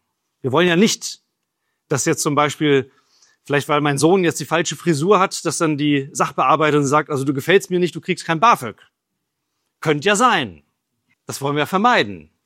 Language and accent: German; South Africa; ich bin in Südafrika groß geworden